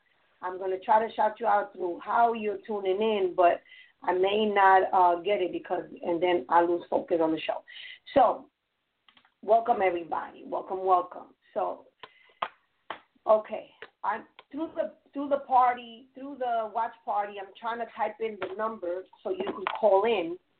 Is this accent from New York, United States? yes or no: yes; New York, United States; I mean, I'm from New York, so...